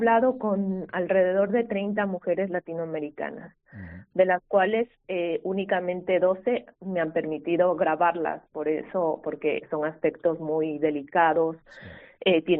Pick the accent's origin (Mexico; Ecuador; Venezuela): Ecuador; moved away as an adult; now in Pamplona, Spain; yo soy una mujer migrante, vamos a decir. Yo soy ecuatoriana. Vine aquí para realizar un máster. Y conforme me fui ambientando en Pamplona